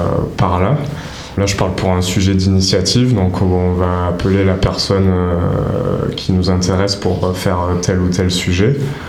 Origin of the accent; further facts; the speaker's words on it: Agen, Nouvelle-Aquitaine, France; parce que je suis originaire d'Agen